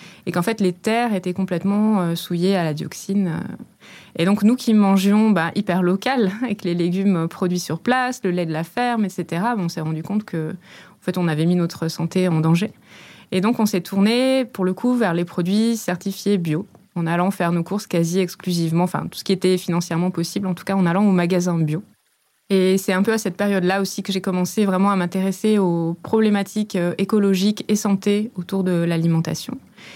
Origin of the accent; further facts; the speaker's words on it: Auvergne-Rhône-Alpes, France; comme j'ai grandi dans les Alpes, en Savoie, on était aussi très connectés à la montagne